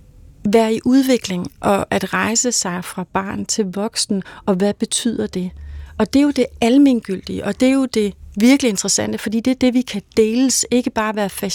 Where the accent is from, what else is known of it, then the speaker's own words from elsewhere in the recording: Dalum, Region of Southern Denmark, Denmark; som vi jo ikke lige møder i Kerteminde, hvor du er fra, eller i Dalum, hvor jeg er fra.